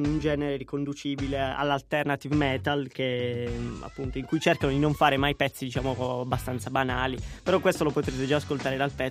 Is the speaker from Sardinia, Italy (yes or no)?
no; Apulia, Italy; io sono pugliese, io non so manco dove è Asti